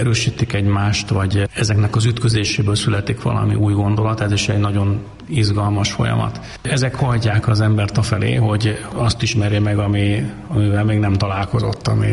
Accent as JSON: {"language": "Hungarian", "country": "Hungary", "said": "lehetünk büszkék arra, hogy mi magyarok vagyunk, és hogy ez a kultúra, ez a miénk."}